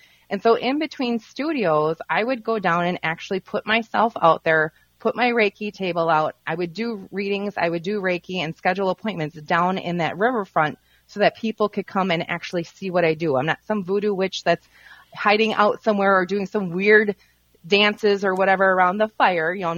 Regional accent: Kenosha, Wisconsin, United States; moved away as an adult; I grew up in Kenosha, Wisconsin, and moved up here about 18 years ago with my husband.

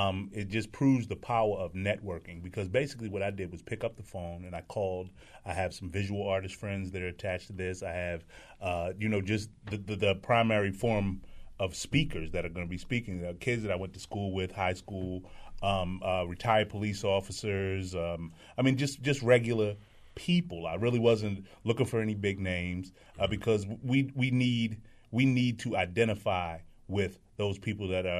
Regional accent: Baltimore, Maryland, United States; Because I grew up in West Baltimore. I actually grew up in the Warbrook Junction community.

